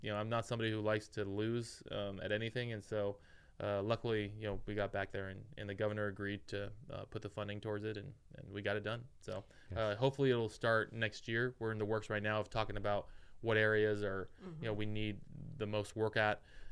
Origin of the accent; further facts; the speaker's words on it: Lake Havasu City, Arizona, United States; I'm from Lake Havasu. I understand this area.